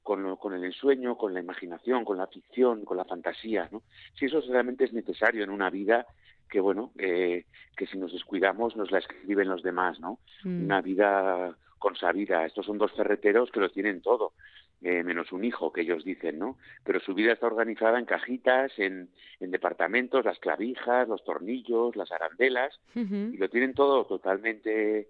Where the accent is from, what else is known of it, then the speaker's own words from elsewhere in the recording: Zaragoza, Aragon, Spain; Carmen y yo, somos de Zaragoza.